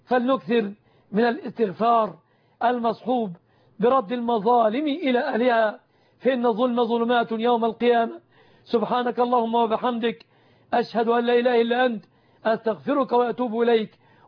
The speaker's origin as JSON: {"language": "Arabic", "country": "Egypt", "said": "بلادنا مصر"}